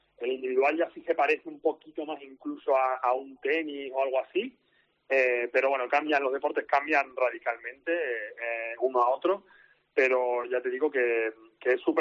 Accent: Muelas de Granadilla, Extremadura, Spain; now in Cáceres, Spain; se puede practicar el pickleball en Muelas de Granadilla, que bueno, es mi pueblo en este caso

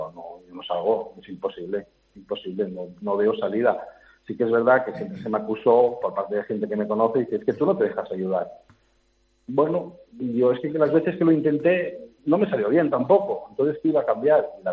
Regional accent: Asturias, Spain; moved away; yo soy de Asturias, ¿no? Pero ya hace muchos años que me fui, ¿no?

